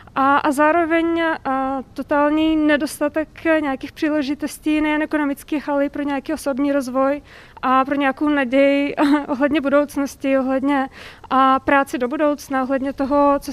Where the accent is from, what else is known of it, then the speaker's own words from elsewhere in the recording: Chișinău, Moldova; moved away as an adult; now in Prague, Czechia; A jsem se narodila v Kišiněvě a žila jsem tam většinu svého života. A kromě teda 2 let, co jsem studovala ve Velké Británii a v USA, a teď již 4 roky žiju v Praze.